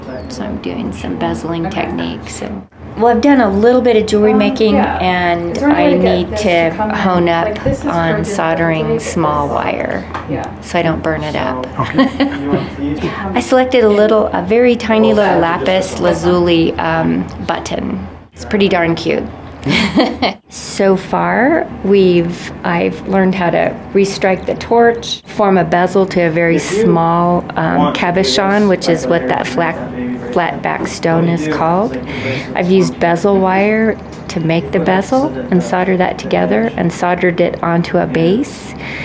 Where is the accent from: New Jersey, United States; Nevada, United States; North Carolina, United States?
Nevada, United States; Gardnerville; I'm from Gardnerville, Nevada. It's the downside of Lake Tahoe.